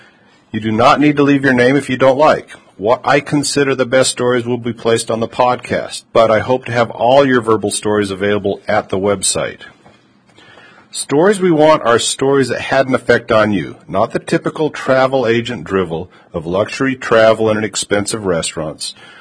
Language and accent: English; Logan, Utah, United States; also born or lived in South Bend, Indiana; I grew up in Logan, Utah, which is a small town. At least it was a small town when I grew up. It gets bigger as time goes on. In northern Utah. I went to high school in South Bend, Indiana.